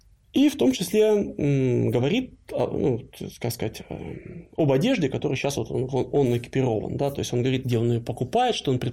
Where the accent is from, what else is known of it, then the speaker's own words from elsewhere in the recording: Moscow, Russia; born there; also born or lived in Stockholm, Sweden; Я родился в Москве и люблю этот город. Он особенный.